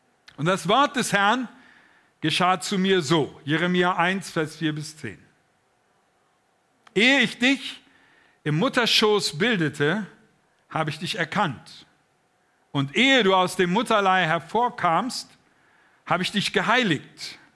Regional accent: Velbert, North Rhine-Westphalia, Germany; Wenn ich dann immer erzähle, ich komme aus Felbert

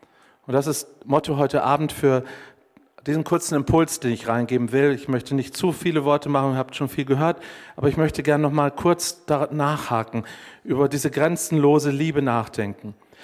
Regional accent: Hanover, Lower Saxony, Germany; ich als Hannoveraner würde da nie mit dem Auto hochkommen

